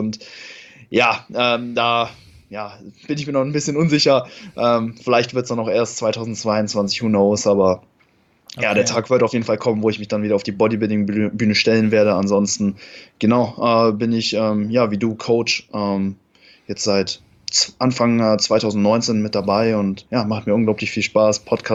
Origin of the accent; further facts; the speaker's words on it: Cologne, North Rhine-Westphalia, Germany; ich komme aus Köln, genau.